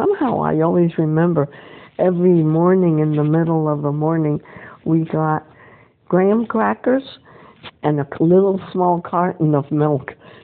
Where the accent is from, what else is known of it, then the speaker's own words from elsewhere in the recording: Dobbs Ferry, New York, United States; I was born in Dobbsbury, New York, on the Hudson.